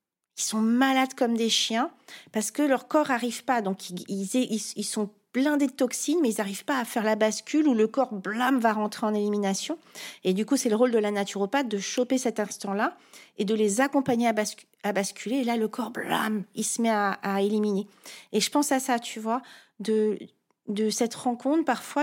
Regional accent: Fontainebleau, Île-de-France, France; born there; also born or lived in Paris; Pourtant, je suis née à Fontainebleau, donc j'avais la forêt.

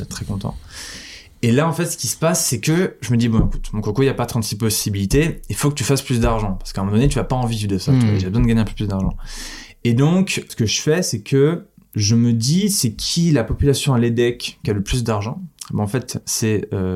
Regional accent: Nîmes, Occitanie, France; born there; j'ai 22 ans. Je suis né à Nîmes, dans le sud de la France. Je suis d'origine normande et bretonne.

